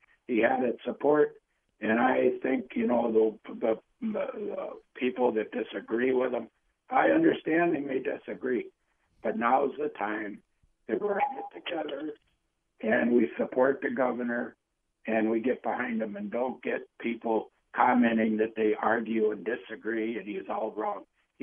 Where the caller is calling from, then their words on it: West St. Paul, Minnesota, United States; I'm calling from West St. Paul. I actually live in Mendota, but I'm calling from work today.